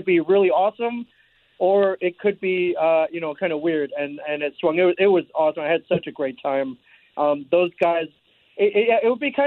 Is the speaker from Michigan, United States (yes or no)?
yes; Ann Arbor, Michigan, United States; And then from 16 to about 22, I grew up in Ann Arbor. I'm a U of M graduate.